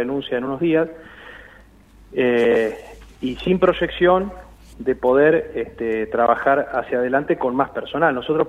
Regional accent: Comodoro Rivadavia, Chubut, Argentina; porque yo soy de Comodoro, entonces conozco esta ciudad, conozco su gente

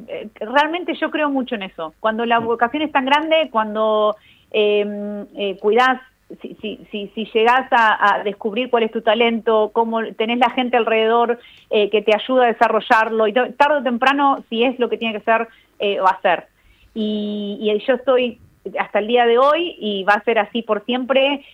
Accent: Argentina; tengo una historia, soy argentina

